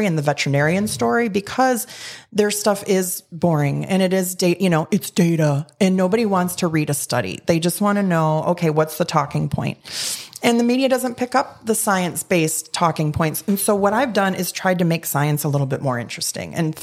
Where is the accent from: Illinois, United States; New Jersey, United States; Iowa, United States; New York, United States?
Iowa, United States; And it's like, congrats, I'm from Iowa. We can't raise chickens in January in Iowa.